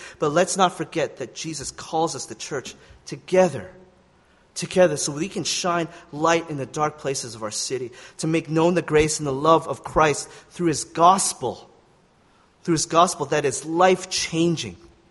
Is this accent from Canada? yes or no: yes; Calgary, Alberta, Canada; now in Vancouver, Canada; I come from Calgary, and I can tell you that Vancouver's way better than Calgary.